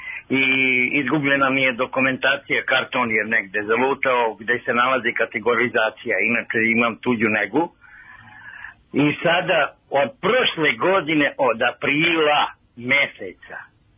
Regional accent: Novi Sad, Vojvodina, Serbia; ja sam iz Novog Sada došao ovamo.

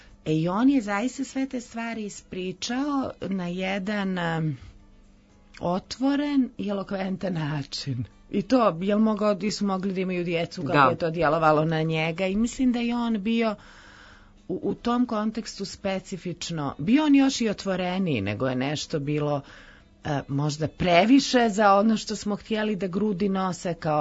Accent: Nikšić, Nikšić Municipality, Montenegro; also born or lived in Belgrade, Serbia; Studirala sam u Beogradu, bila sam tu, iz Nikšića sam, Podgorica je bez veze

